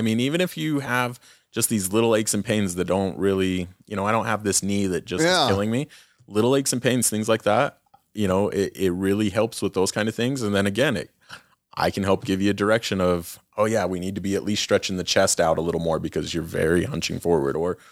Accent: Utah, United States; So I grew up in Carbon County.

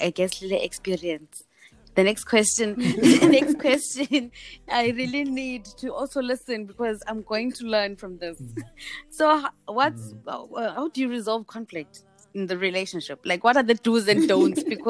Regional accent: Bulawayo, Zimbabwe; I come from Bulawayo, and there's a lot of intertribal relationships there, like Shona Ndebele and other tribes

